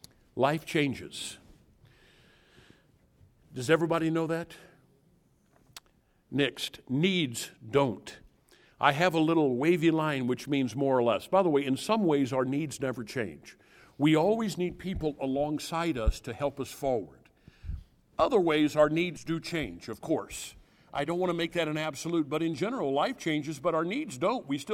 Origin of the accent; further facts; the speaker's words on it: Grafton, Illinois, United States; We're both from Illinois. We both have similar backgrounds. We both grew up on the Illinois River.